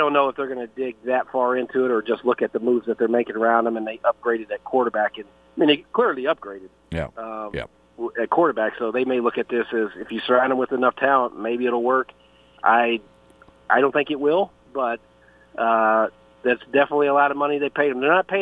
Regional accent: the South, United States; I grew up in the South, and that was my dream paper when I was a kid.

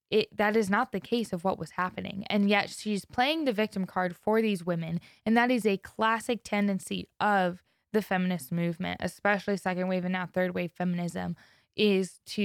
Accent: Ohio, United States; I'm going to pick on my home state of Ohio in this episode

